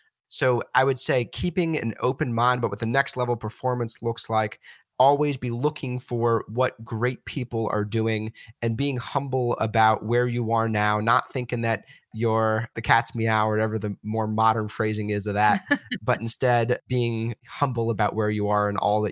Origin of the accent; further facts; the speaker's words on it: Washington, District of Columbia, United States; You know, I came from the Washington, D.C. area, and on the East Coast, you're moving so fast